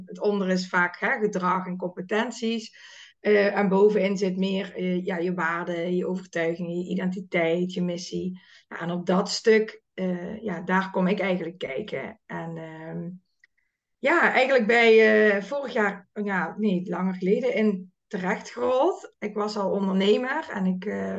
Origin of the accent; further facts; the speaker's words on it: Limburg, Netherlands; Ik ben Limburgse, ook net als jij volgens mij.